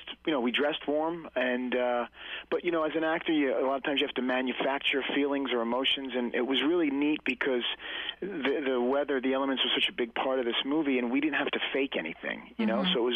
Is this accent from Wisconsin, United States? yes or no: no; New York City, New York, United States; I'm from New York City, so it was great to be out in nature like